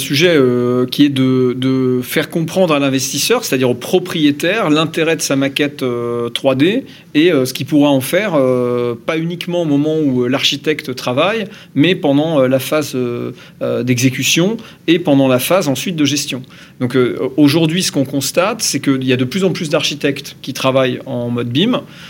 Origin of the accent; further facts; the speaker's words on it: Normandy, France; Je vais faire une réponse de Normand, mais je suis Normand.